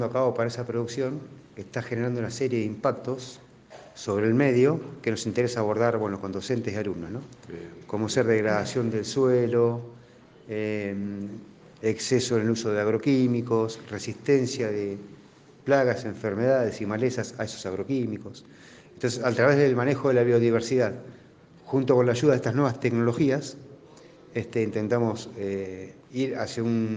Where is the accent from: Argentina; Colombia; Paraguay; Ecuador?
Argentina; Tres Arroyos, Buenos Aires Province; Bueno, nosotros venimos de la provincia de Buenos Aires, Tres Arroyos, específicamente.